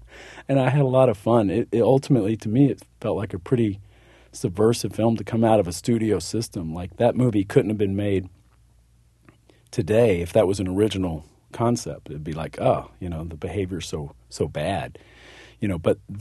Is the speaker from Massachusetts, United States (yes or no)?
no; Texas, United States; born or raised there